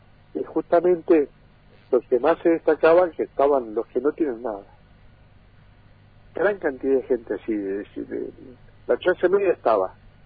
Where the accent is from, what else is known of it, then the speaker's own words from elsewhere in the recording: Patagonia, Argentina; Nosotros que somos de la Patagonia, en Roca, vos pedías un caliente y te dan.